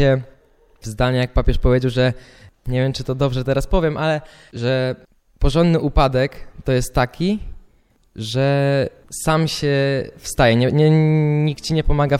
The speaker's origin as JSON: {"language": "Polish", "town": "Bralin", "region": "Greater Poland Voivodeship", "country": "Poland", "said": "Z Bralina, z parafii Świętej Anny w Bralinie."}